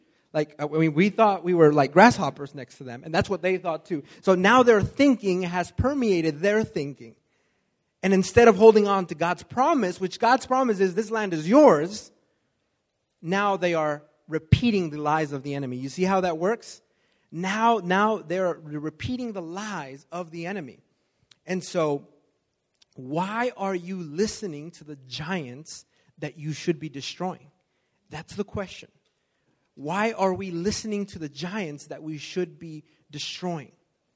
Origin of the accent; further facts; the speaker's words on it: Mexico; now in United States; Kind of like when I was growing up in Mexico, we didn't have a drying machine.